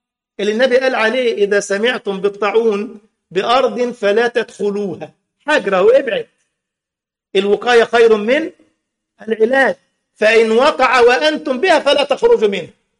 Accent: Egypt; وزير خارجية أمريكا بيروح يحضر مولد البدوي عندنا في مصر.

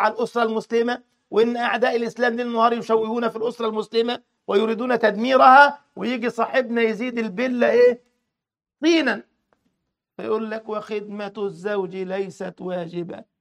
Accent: Egypt; عندنا في مصر دلع، مش عارف عندكم انتوا أسامة بتقول في المغرب اسمه ايه

